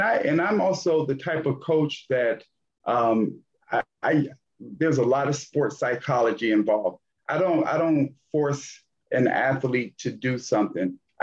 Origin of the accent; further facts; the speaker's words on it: Gary, Indiana, United States; I'm very thankful for, you know, growing up in Gary, Indiana, in the community.